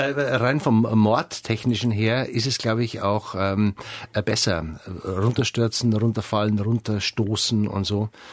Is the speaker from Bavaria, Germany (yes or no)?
yes; Garmisch-Partenkirchen, Bavaria, Germany; Ich bin selber in Garmisch geboren, also richtig ich bin ein richtiger Garmischer und bin da auch lange nicht rübergekommen nach Partenkirchen.